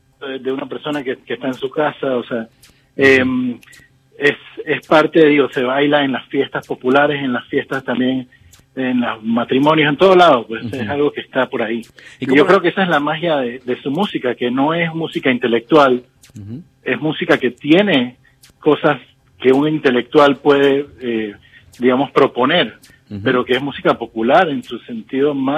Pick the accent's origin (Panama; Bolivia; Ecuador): Panama; now in Miami, United States; Sí, yo, digamos que siendo panameño uno crece con su música en el ambiente.